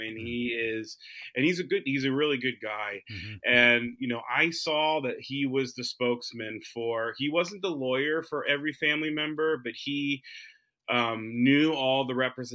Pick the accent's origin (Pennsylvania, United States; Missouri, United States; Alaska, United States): Pennsylvania, United States; funniest part about it is we're all from Pennsylvania, right?